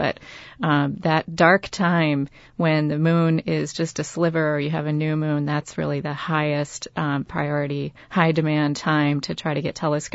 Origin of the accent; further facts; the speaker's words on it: Antigo, Wisconsin, United States; I lived in Antigo from 7th grade through 12th grade, and I consider it to be my hometown.